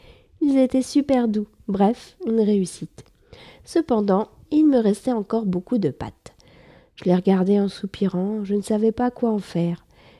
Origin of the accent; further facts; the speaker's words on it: France; now in Paris, France; Je suis française, j'habite près de Paris